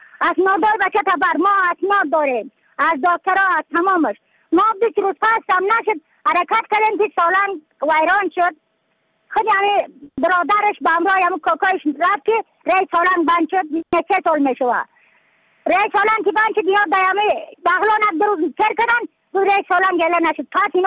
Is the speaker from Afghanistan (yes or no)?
yes; Badakhshan, Afghanistan